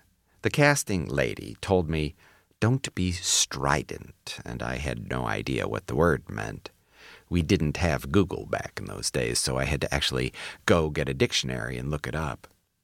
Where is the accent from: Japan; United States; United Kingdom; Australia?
Australia; I grew up in Australia, so I couldn't even call there and tell my family